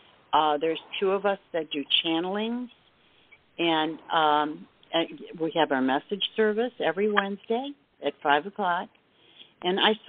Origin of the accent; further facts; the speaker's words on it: Ohio, United States; Yeah, Lake County. Yeah, I grew up in Lake County.